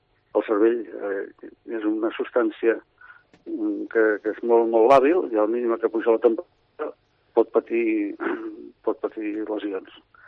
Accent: Figueres, Catalonia, Spain; que jo soc de Figueres.

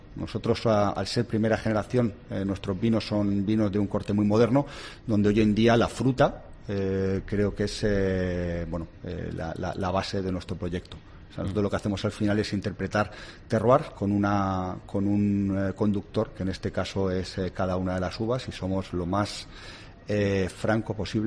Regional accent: Region of Murcia, Spain; como nosotros que somos de Murcia

